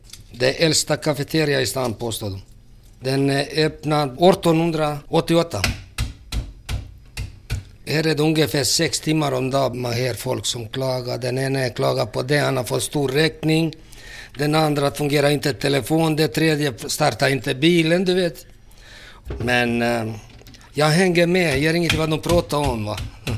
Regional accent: Split-Dalmatia County, Croatia; accent: Dalmatian dialect; Och jag är från Dalmatien givetvis, du vet. Lite utanför Split, du vet, där uppe, bergena.

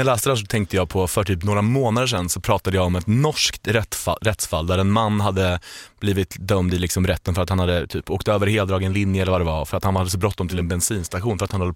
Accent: Linköping, Östergötland, Sweden; Nära min hemstad Linköping.

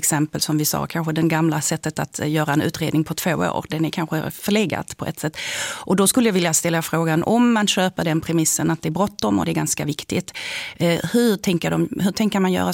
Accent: Germany; Swedish is a second language; Men jag som själv ursprungligen inte kommer från Sverige, jag är utanför uppvuxen i Tyskland och bott i många andra länder.

